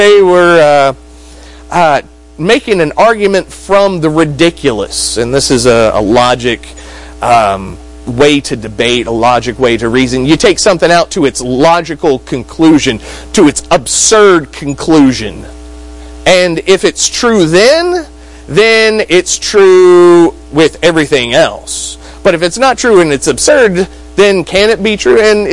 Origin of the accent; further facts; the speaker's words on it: Kentucky, United States; I'm from Kentucky, by the way.